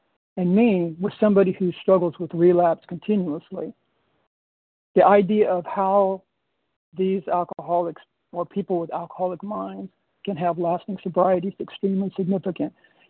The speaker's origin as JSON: {"language": "English", "town": "Graham", "region": "Washington", "country": "United States", "said": "I'm from Graham, Washington."}